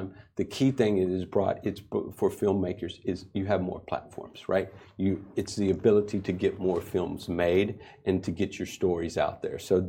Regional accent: Texas, United States; Yeah, I'm from Texas originally, so Southern hospitality runs through the veins, and my mother taught me well on that aspect.

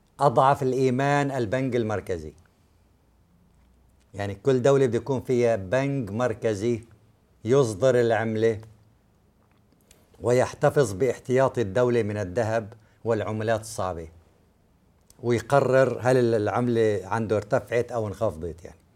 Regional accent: Syria; عندنا بسوريا أنا أخذت فرضا من زميلي 1,000,000 ليرة سورية بعام 2000

